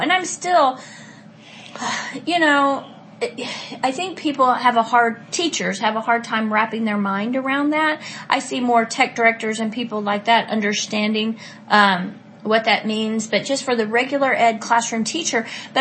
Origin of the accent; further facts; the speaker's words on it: Texas, United States; And, you know, of course, I'm from Texas.